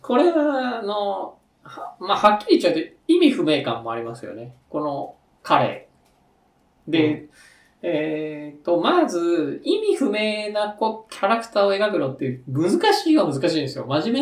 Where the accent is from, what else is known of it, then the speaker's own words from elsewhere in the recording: Tokyo, Japan; 僕ら、東京人なので、あの、方言的なのはちょっと読みづらいですけどね。